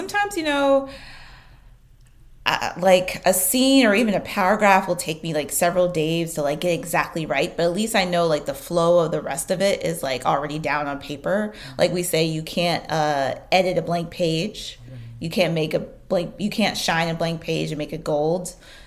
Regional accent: Brooklyn, New York, United States; when I was younger, specifically growing up in Brooklyn

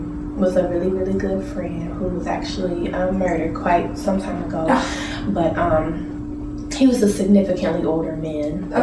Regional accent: Chicago, Illinois, United States; also born or lived in Champaign, Illinois; So mom moved us to Chicago about fifth grade. I did fifth through high school in Chicago because she had more opportunities.

